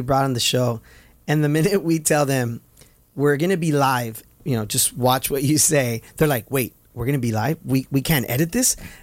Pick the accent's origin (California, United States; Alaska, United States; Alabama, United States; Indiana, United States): California, United States; And I say, like when I was in college, well, I grew up in Orange County.